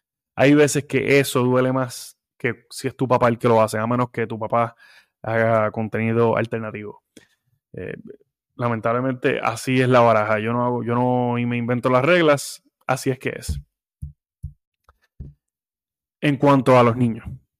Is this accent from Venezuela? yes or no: no; Puerto Rico; Aunque yo no crecí toda mi vida en residenciales, sí pasé tiempo en residenciales, que en Puerto Rico es lo que se le llama el gueto